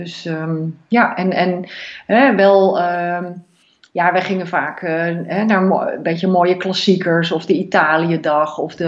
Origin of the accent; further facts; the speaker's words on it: Gouda, South Holland, Netherlands; Ja, ik ben zelf opgegroeid in Gouda